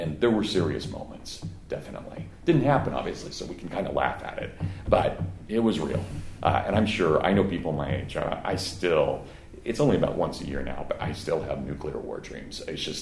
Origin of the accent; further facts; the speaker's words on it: Kansas, United States; me growing up in Kansas, I mean, I was right next to a Titan II missile base.